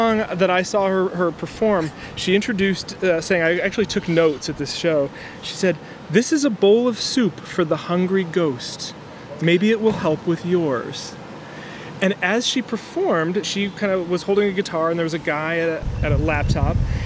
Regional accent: Madison, Wisconsin, United States; a band from Madison, my hometown, called

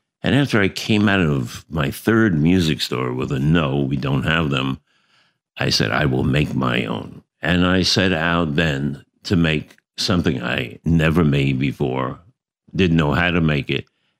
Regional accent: New York, United States; now in New Jersey, United States; I was born in the Bronx, New York, and I lived there for about 23 years before I moved to New Jersey with the express purpose of building bongos.

